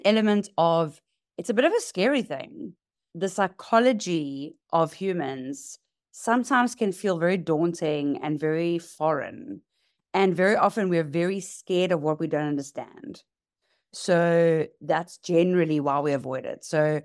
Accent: Durban, KwaZulu-Natal, South Africa; now in Cape Town, South Africa; I am in Cape Town, South Africa. I'm originally from Durban, which is on the East Coast, and I've moved to the West Coast.

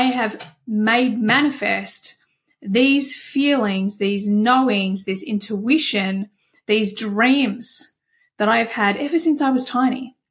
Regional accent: Australia; I'm Australian.

